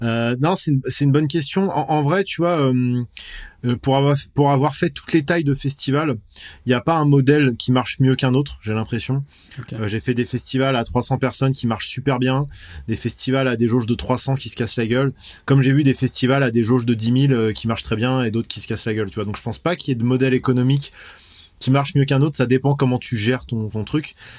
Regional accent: western France, France; on vient de l'ouest de la France, c'est une scène qui est assez riche

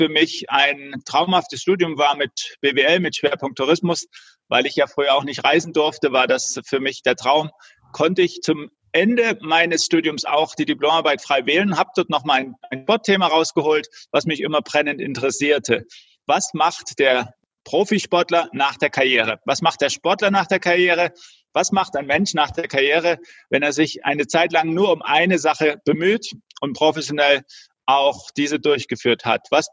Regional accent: Leipzig, Saxony, Germany; bin in der DDR aufgewachsen und in Leipzig mit Volleyball auch bis in die Jugendnationalmannschaft gekommen.

